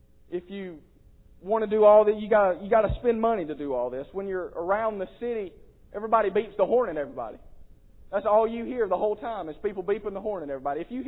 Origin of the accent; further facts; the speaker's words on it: South Carolina, United States; because I was coming from South Carolina, and I knew they could tell I was from South Carolina.